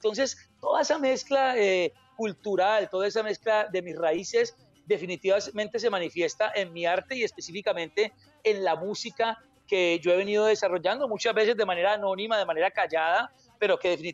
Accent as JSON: {"language": "Spanish", "town": "Palmira", "region": "Valle del Cauca", "country": "Colombia", "tie": "born or raised there", "said": "Nosotros fuimos criados en un club en Palmira, en el Club Campestre de Palmira."}